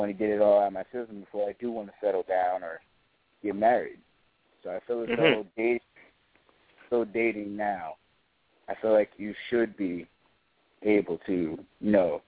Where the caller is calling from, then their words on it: South Plains, New Jersey, United States; I'm calling from South Plains, New Jersey.